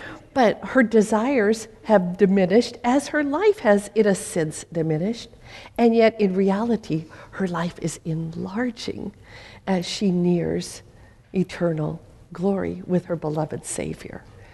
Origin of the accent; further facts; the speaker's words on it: Portland, Oregon, United States; also born or lived in Seattle / Los Angeles / Minnesota; I grew up in Portland, Oregon, and I love Portland, Oregon. Or as I was saying over breakfast, I love the Oregon that I grew up in.